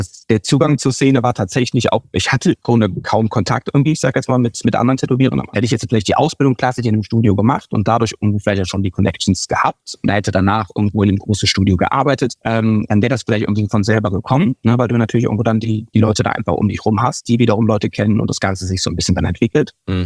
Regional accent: Eifel, Germany; Ja, nee, gebürtig nicht, ich komme eigentlich aus der Eifel

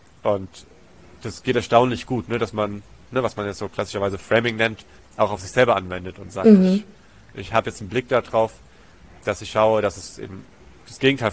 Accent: Germany; also born or lived in Tanzania; ich bin in Tansania groß geworden, bis ich 8 war und dann den Rest der Schulzeit in Deutschland. Aber ich war dann auch mal in Griechenland ein halbes Jahr oder in den USA.

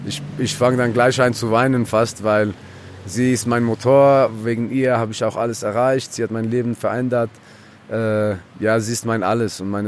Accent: Wetzikon, Zurich, Switzerland; Ja, also naturnah aufgewachsen. Wie soll ich sagen? Ich bin jetzt aus Wetzikon, das ist so ein sehr urbanes Städtchen.

